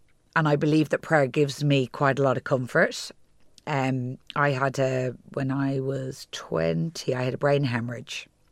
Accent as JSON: {"language": "English", "town": "Killincarrig", "region": "County Wicklow", "country": "Ireland", "tie": "born or raised there", "said": "we used to travel on the bus in from Greystones. I grew up in Killincarrig. We used to travel on the bus into Dublin to the Latin Mass every week."}